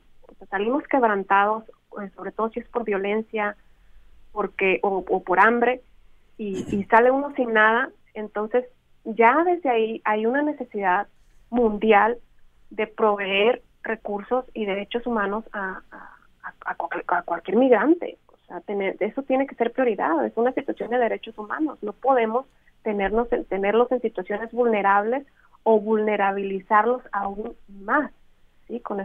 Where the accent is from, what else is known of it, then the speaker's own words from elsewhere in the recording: Mexico; es una zona turística que tenemos nosotros como mexicanos